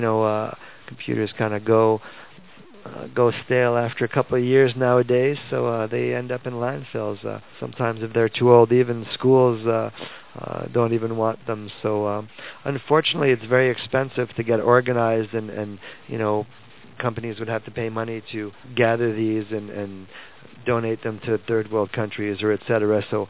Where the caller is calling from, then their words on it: Montreal, Quebec, Canada; I'm transmitting from Montreal.